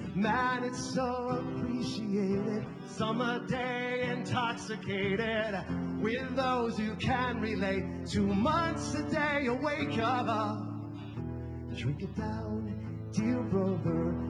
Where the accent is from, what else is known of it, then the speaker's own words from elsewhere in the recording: Michigan, United States; to write a song about growing up in Michigan. And I grew up in a very, very, very conservative Christian Reformed family.